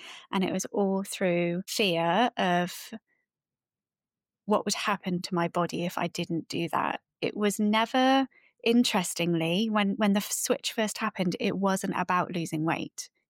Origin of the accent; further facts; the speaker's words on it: South West England, United Kingdom; I'm a Cornish girl, so fish was like my life growing up